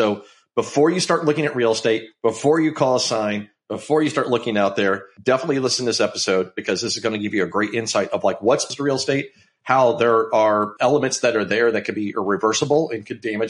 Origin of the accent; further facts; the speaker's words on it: Illinois, United States; And growing up in Illinois myself, funny enough, I was a pretty big Bulls fan, but I was an MJ fan.